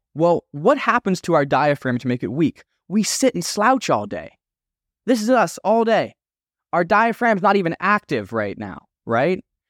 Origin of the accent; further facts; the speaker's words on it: Erie, Pennsylvania, United States; Back in my hometown of Erie, Pennsylvania, our local mall, the Mill Creek Mall, we have these things called mall walkers.